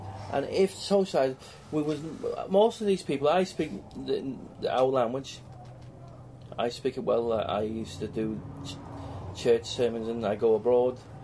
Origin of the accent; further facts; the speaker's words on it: Wales, United Kingdom; Because our family … originate from Wales. We're Welsh gypsies, yeah?